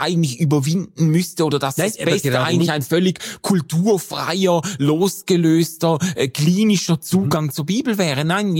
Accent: Switzerland; dass ich die Bibel nicht anders lesen kann, denn als Schweizer, Europäer, weißer Mann, als privilegierter Mensch

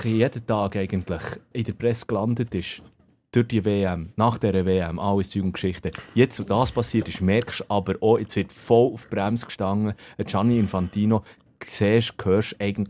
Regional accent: Switzerland; also als Schweizer

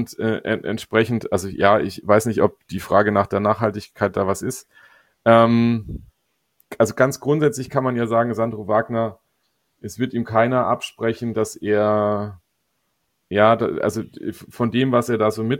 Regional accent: Augsburg, Bavaria, Germany; das sind wir Augsburger grundsätzlich Pessimisten genug

